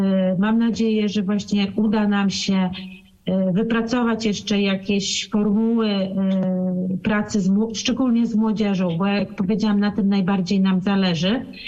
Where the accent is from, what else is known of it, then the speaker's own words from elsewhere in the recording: Lublin, Lublin Voivodeship, Poland; no my pochodzimy z Lublina z koleżanką